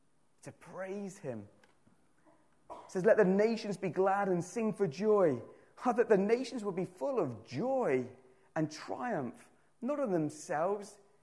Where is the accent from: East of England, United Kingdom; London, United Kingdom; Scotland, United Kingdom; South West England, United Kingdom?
South West England, United Kingdom; I'm no Welshman. I'm a very proud Cornishman.